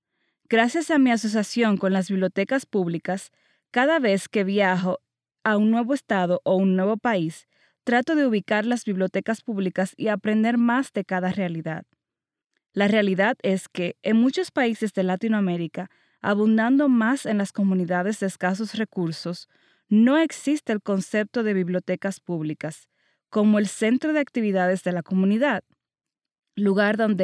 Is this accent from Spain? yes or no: no; Dominican Republic; now in United States; en mi país, la República Dominicana, país del eterno verano con hermosas playas ubicado en el Caribe